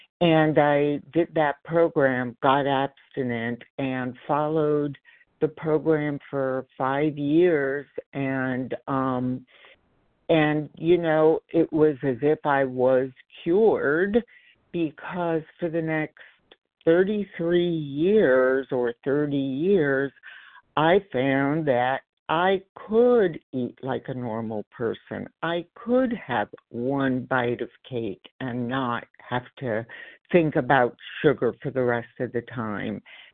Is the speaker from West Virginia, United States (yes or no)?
no; Los Angeles, California, United States; And I am from Los Angeles, California.